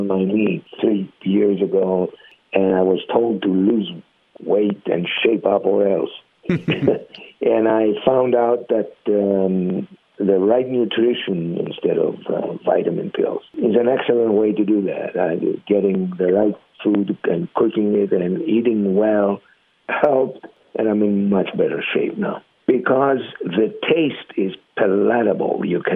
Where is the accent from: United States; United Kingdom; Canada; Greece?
Greece; but I grew up in Greece, where my father had a lot of business partners and business associates